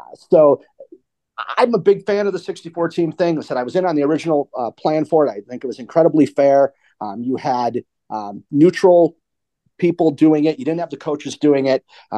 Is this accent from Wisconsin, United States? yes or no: yes; Wisconsin, United States; Well, I grew up in Wisconsin when they did have the private school association.